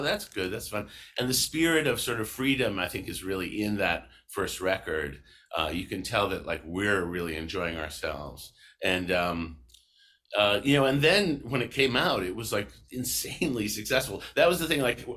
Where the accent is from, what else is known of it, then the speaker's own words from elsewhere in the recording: Boston, Massachusetts, United States; a record company that we knew about from growing up in Boston.